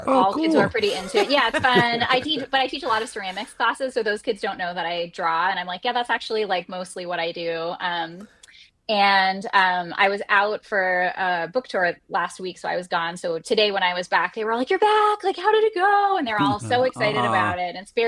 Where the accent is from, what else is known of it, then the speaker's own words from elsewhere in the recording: California, United States; I'm from the Bay Area in California